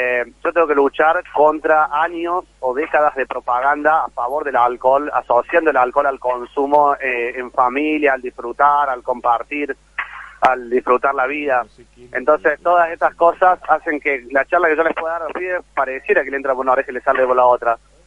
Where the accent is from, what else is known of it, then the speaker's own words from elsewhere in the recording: El Bolsón, Río Negro, Argentina; soy de Bolsón. Yo trabajaba en la feria